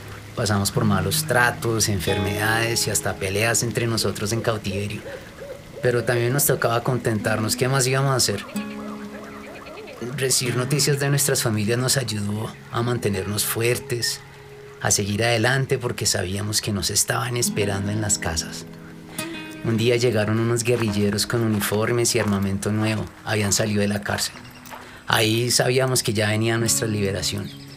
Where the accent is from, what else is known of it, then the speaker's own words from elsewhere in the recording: Bogotá, Colombia; also born or lived in Cundinamarca; Yo nací en un pueblito de Cundinamarca, pero crecí en Bogotá.